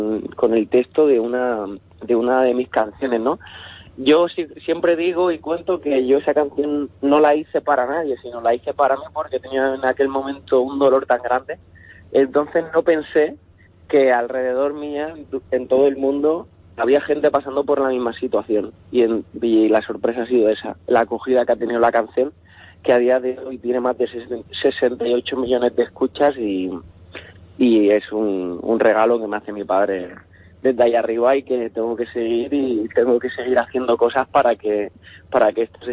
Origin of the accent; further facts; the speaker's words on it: Spain; español tiene mucho sentimiento, no digo que no, porque yo tengo sentimiento, tú tienes sentimiento y somos españoles, ¿no?